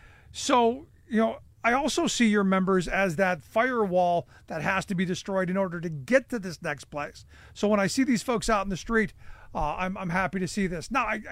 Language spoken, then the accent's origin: English; Cleveland, Ohio, United States; I remember the 70s, you know, growing up in Cleveland, which was in the manufacturing hub of the country.